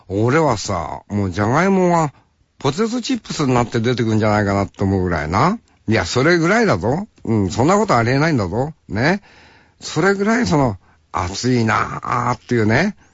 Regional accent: Hokkaido, Japan; 俺も北海道で生まれ育ってね65年になるけどさ

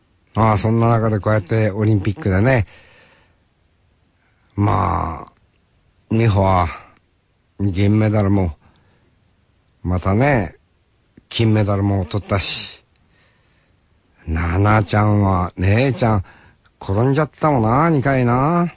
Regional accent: Tokachi, Hokkaido, Japan; やっぱり俺たち十勝の人間にとってよ、スピードスケートってな

